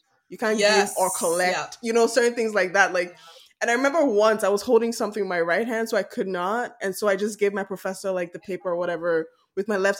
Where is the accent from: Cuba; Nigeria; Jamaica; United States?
Nigeria; now in Canada; I'm a Nigerian living in Canada. That's how I say it. I'm a Nigerian based in Canada.